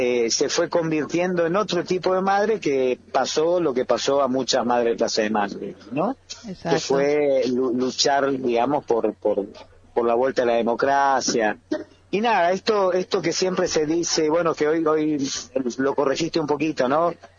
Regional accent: Resistencia, Chaco, Argentina; la vida familiar se desarrolló toda en el Chaco, así que como que yo soy el único

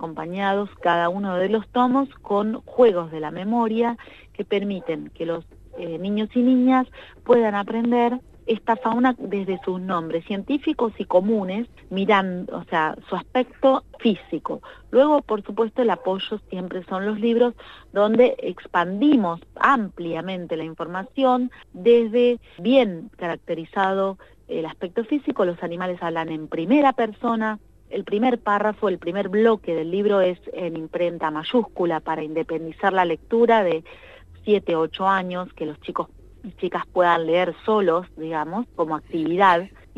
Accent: Neuquén, Argentina; que es nuestras ecorregiones locales de donde nosotros somos, somos de Neuquén Capital

